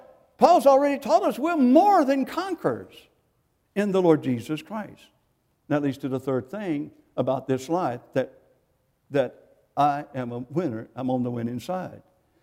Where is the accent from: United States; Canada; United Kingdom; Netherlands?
United States; Well, I come from Johnson County.